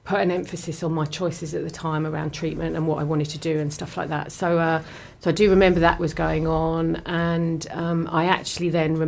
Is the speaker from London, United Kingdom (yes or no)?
yes; London, United Kingdom; I grew up in South London.